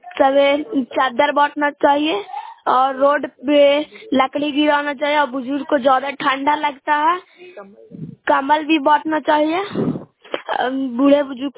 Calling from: Bihar, India; मैं नालंदा जिला नगरौसा ब्लॉक से बोल रहा हूँ।

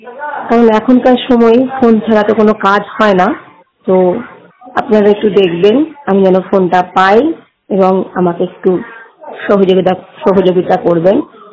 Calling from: West Bengal, India; কথা বলছি বীরভূম থেকে।

